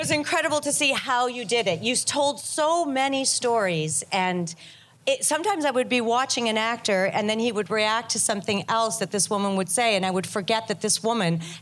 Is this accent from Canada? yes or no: yes; Winnipeg, Manitoba, Canada; then it opened in my hometown, Winnipeg